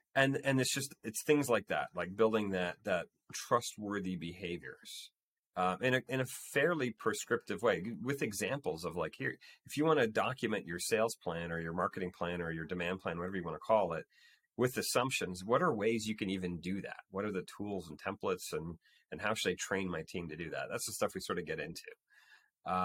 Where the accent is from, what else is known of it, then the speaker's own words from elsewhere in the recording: Canada; If I'm trusting somebody to pass me the puck, playing hockey as a Canadian, you know, you do that.